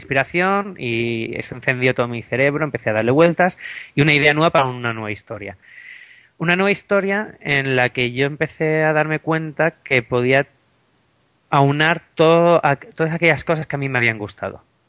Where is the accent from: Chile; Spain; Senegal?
Spain; Barcelona, Catalonia; now in Seville, Spain; yo vivo en Sevilla, aunque soy de Barcelona originariamente